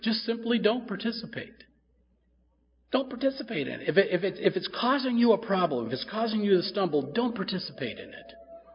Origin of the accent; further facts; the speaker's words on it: United States; not because I'm an American, not because I live in the USA, not because I believe that my country is the best country on the earth.